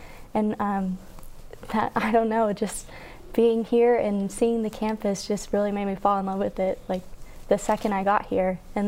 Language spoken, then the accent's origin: English; Oklahoma, United States; Yes, so I'm originally from Oklahoma